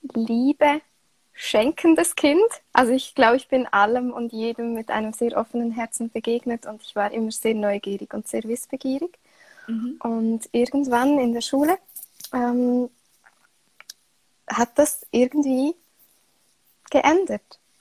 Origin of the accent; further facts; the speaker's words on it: Switzerland; Wie man hört, komme ich aus der Schweiz. Und ich bin aktuell 29 Jahre alt.